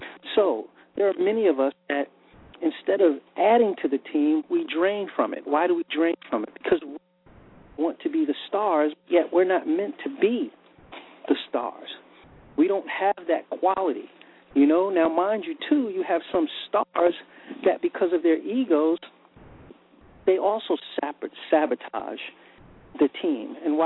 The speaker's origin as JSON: {"language": "English", "country": "United States", "tie": "born or raised there", "said": "We were born in the United States. We were raised in the United States."}